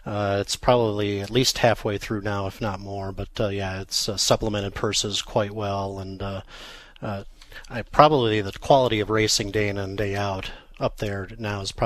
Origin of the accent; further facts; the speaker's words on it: St. Paul, Minnesota, United States; I'm from the Twin Cities originally, St. Paul, Minnesota.